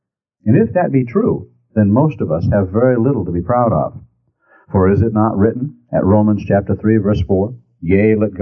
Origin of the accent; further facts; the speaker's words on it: Maine, United States; For example, in the Maine Constitution, my home state of Maine, in Article 1, Section 23, it reads in part